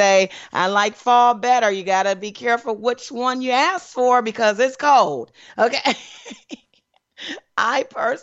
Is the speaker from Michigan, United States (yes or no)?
yes; Detroit, Michigan, United States; But anyway, Detroit, where my hometown is from, you know that cold is brutal for me.